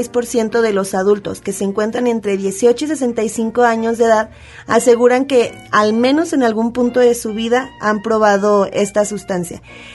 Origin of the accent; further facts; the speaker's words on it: Mexico; nosotros como mexicanos siempre hemos adoptado este modelo